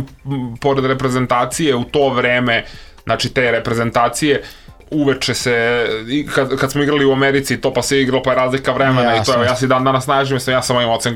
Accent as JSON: {"language": "Serbian", "region": "Belgrade", "country": "Serbia", "tie": "born or raised there", "said": "ja sam odrastao na Karaburmi, mi je jedan problematičnih krajeva sigurno u Beogradu"}